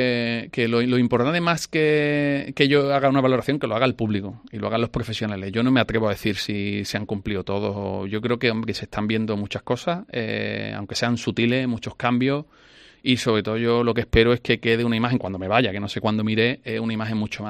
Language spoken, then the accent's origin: Spanish; Huelva, Andalusia, Spain; Soy de Huelva, como sabéis, y para mí es algo muy importante, muy emocional.